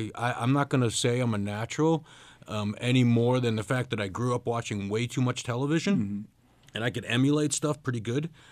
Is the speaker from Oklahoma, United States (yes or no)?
no; New York, United States; accent: New York; oh, I grew up in New York. I know all about the Odd Couple.